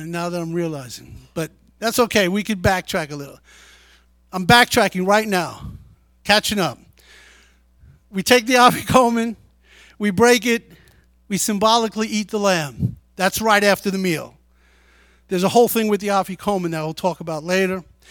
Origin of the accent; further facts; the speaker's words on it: New York City, New York, United States; Now, I grew up in the Bronx.